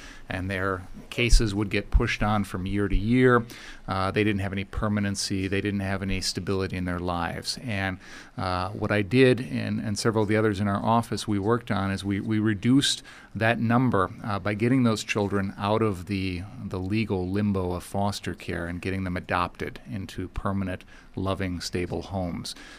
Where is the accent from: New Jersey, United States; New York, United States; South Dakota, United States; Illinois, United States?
South Dakota, United States; Sioux Falls; I grew up in Sioux Falls, South Dakota.